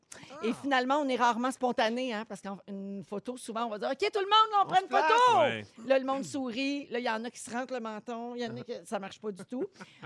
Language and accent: French; Quebec, Canada; Et ça se passe ici, chez nous, au Québec.